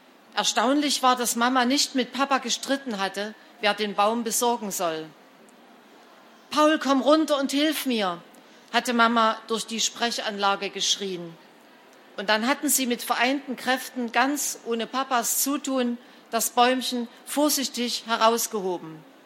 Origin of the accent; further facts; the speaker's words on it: Saxony, Germany; Wie Sie hörten, bin ich im Erzgebirge aufgewachsen und habe als Erwachsene noch einmal 10 Jahre dort gelebt.